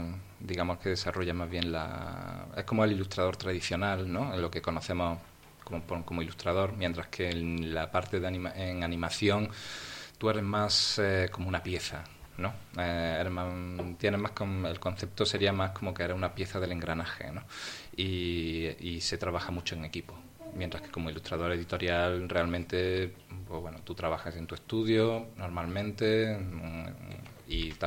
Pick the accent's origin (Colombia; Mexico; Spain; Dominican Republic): Spain; Córdoba, Andalusia; moved away as an adult; now in Madrid, Spain; después de acabar la carrera, básicamente, pues al cabo de poco tiempo me vine aquí a Madrid. Yo soy de Córdoba